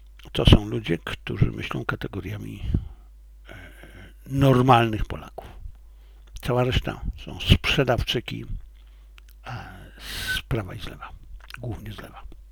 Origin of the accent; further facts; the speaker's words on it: Silesian Voivodeship, Poland; A urodziłem się, wychowałem się na Śląsku na polskiego patriota.